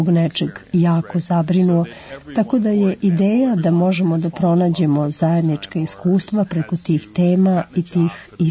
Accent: Chicago, Illinois, United States; Ja sam iz Čikaga i nekoliko puta sam bio na nastupima u tamošnjem pripovedačkom klubu

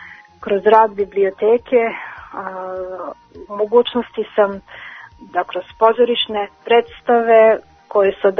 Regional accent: Kladovo, Bor District, Serbia; Ja sam iz Kladova i ceo svoj životni vek, 32 godine, posvetila sam radu u ustanovi kulture. Kladovo je malo mesto na istoku Srbije

